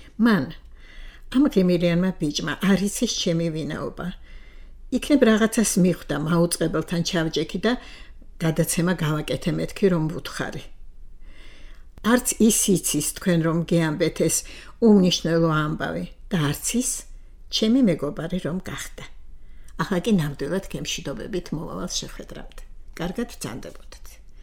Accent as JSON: {"language": "Georgian", "town": "Sukhumi", "region": "Abkhazia", "country": "Georgia", "said": "იქ დავიბადე, 4 წელი იქ ვიცხოვრე და რა თქმა უნდა სოხუმელი ვარ."}